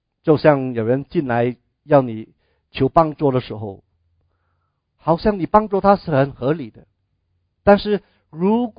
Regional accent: Taishan, Guangdong, China; Chinese is a second language; 我会讲广东话哈、啊，我也是个台山人啊，有时候会讲台山话。

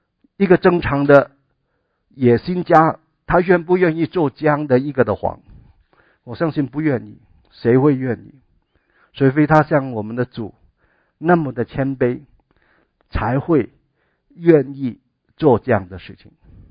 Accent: China; 按我们中国人的观念里面，皇帝就是天子啊

